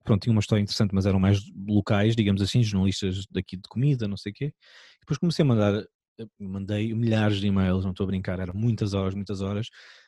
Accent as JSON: {"language": "Portuguese", "country": "Portugal", "said": "não é porque sou de Portugal"}